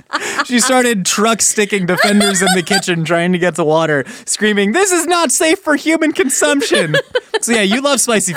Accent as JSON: {"language": "English", "region": "California", "country": "United States", "tie": "born or raised there", "said": "growing up in California, the pizza was not good enough to not have ranch dressing"}